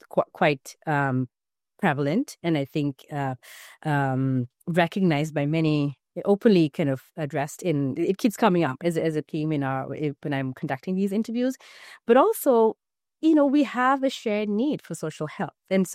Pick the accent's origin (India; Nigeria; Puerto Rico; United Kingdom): India; now in United States; So I grew up in India. And I live in the U.S. and lived there for a while.